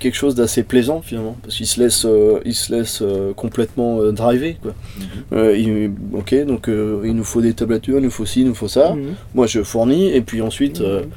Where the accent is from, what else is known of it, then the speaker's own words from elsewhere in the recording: France; On a une authenticité, on est des Français, on est des contestataires, on est des râleurs